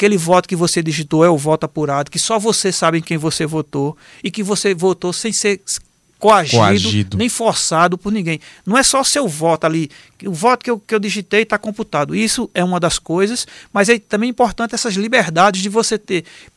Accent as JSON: {"language": "Portuguese", "country": "Brazil", "said": "eu fico com vergonha de dizer, sou brasileiro, amo o meu país"}